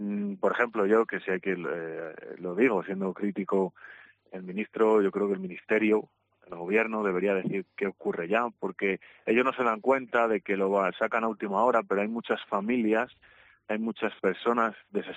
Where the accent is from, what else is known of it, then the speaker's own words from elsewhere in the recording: Castile and León, Spain; Queremos que se siente a la mesa con los zamoranos, como castellano-leonés